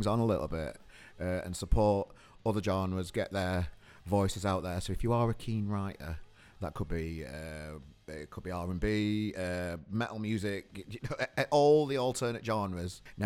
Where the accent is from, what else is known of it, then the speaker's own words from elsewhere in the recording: Sheffield, Yorkshire and the Humber, United Kingdom; the Sheffield music industry and what's going on, the ups and downs of what's going on over there, my hometown.